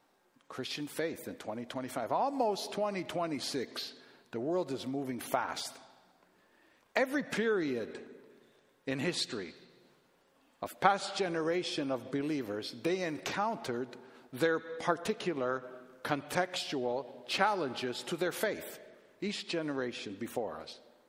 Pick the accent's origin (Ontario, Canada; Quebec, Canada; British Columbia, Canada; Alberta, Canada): Ontario, Canada; Toronto; I'm from Toronto, Canada. I live downtown. I was born and raised in downtown Toronto.